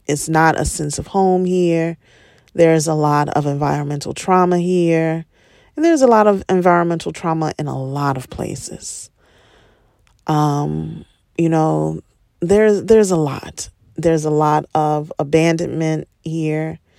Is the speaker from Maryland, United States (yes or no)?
no; Chicago, Illinois, United States; now in Gary, United States; My family is in Gary. I'm not from Gary, Indiana. My husband is not from Gary, Indiana. I'm from Chicago. My husband is from a suburb of Chicago. And we decided to move to Gary because it was cheap.